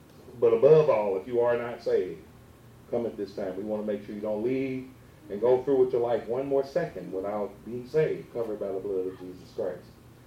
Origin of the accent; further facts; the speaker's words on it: Dayton, Ohio, United States; Now, you know, I was born in Miami Valley Hospital in Ohio, Dayton.